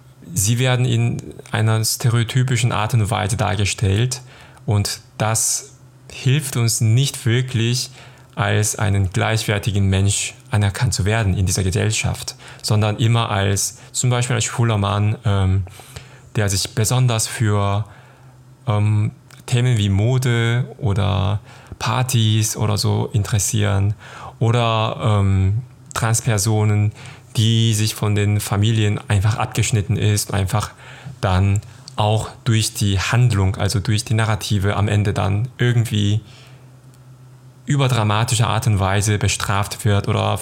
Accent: South Korea; German is a second language; now in Cologne, Germany; Ich komme aus Südkorea und lebe in Köln seit 2010.

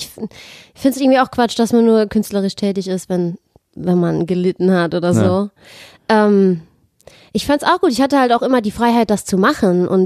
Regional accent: Saarland, Germany; Ja, ich stamme aus dem Saarland, dem kleinen, feinen Saarland.

